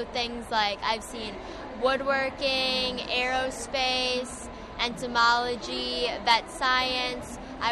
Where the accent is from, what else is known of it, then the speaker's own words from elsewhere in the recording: Naperville, Illinois, United States; I'm from Naperville area, Naperville, Illinois.